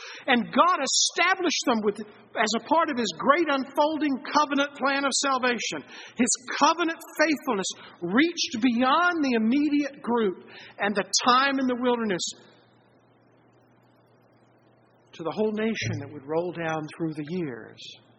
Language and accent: English; Rice, Virginia, United States; I said, "Well, it's kind of from Central Virginia."